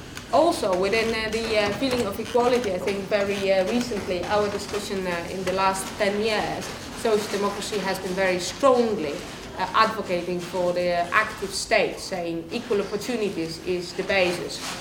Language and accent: English; Poland; if you talk about solidarity in my home country, which is Poland